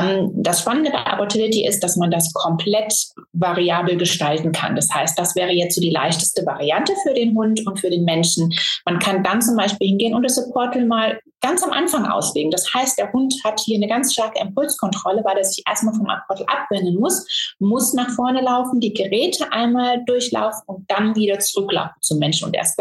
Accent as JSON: {"language": "German", "town": "Brühl", "region": "North Rhine-Westphalia", "country": "Germany", "said": "Ich habe selber eine Hundeschule, die heißt Mein Hund Kann und ich komme aus Brühl in der Nähe vom Phantasialand."}